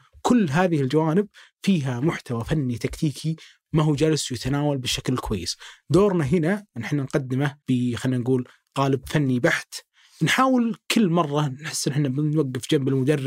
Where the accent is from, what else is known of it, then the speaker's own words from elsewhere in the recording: Saudi Arabia; وأنا يضيق صدري صراحة لما أشوف هذا الجانب الكبير في كرة القدم عندنا في السعودية